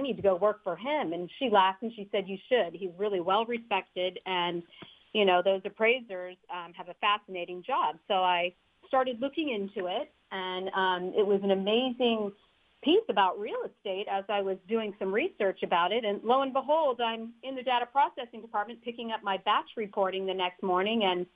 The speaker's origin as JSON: {"language": "English", "town": "Novato", "region": "California", "country": "United States", "tie": "born or raised there", "said": "Well, I live in Novato. I was actually born and raised in Novato. I was born at Hamilton Air Force Base. I'm actually a military brat."}